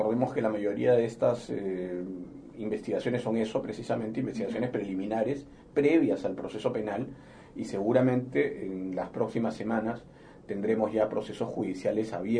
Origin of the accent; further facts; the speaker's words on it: Honduras; Hay países, yo vengo de Honduras, por ejemplo, y ese es uno de ellos